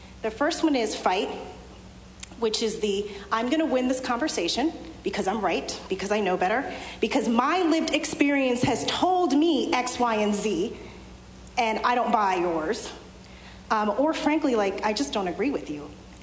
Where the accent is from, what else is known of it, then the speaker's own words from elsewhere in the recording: the South, United States; that I'm a first-generation American. You don't know that I speak two languages. You've learned that I grew up in the South.